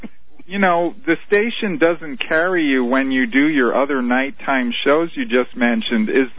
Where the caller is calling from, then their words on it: Fort Collins, Colorado, United States; Fort Collins, Dr. Stan.